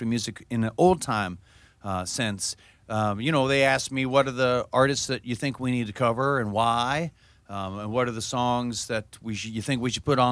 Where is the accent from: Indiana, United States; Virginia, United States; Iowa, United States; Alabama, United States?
Virginia, United States; And I became a fan of Ken Burns growing up in the Shenandoah Valley